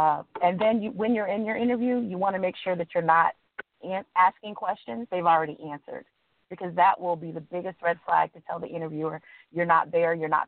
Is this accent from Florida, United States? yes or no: yes; Boynton Beach, Florida, United States; now in Tampa, United States; I'm a South Florida native. I was born in Delray Beach, Florida. I grew up in Boynton Beach, Florida. And so I'm a Florida girl through and through.